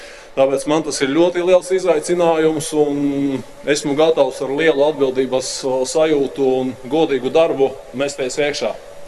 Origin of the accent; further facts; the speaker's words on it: Balvi, Balvi Municipality, Latvia; now in Madona, Latvia; Esmu dzimis, audzis Balvas un dzīvojis līdz 1999. Gadam, pēdējie 22 gadi dzīvoju Madonā, bet esmu nolēmis atgriezties dzimtajā pilsētā